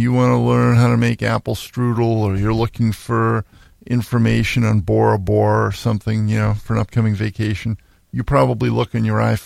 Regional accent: Needham, Massachusetts, United States; I grew up in Needham, Mass.

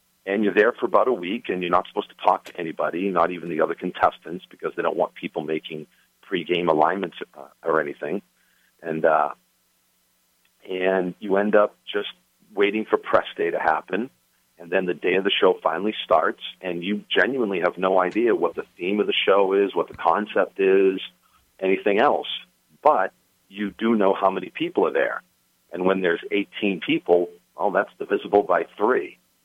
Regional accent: Maine, United States; Yeah, I've born and raised in Maine my whole life.

